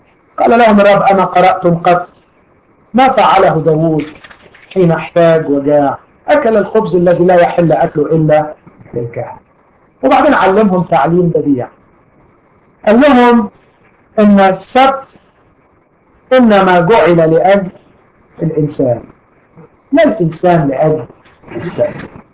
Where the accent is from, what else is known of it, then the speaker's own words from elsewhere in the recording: Egypt; عندنا في مصر يقولوا تكش، عارفين يعني تكش؟